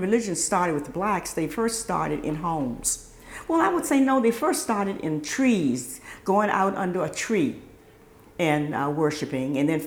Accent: Virginia, United States; Well, I'm from a segregated area where we had our own schools, own doctors, mm-hmm. own lawyers, principals. We had everything we needed. I was raised on a farm

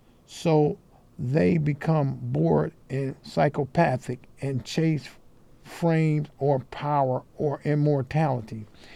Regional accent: New York, United States; But I grew up in New York, and I know nothing about Taínos. We grew up learning Spanish

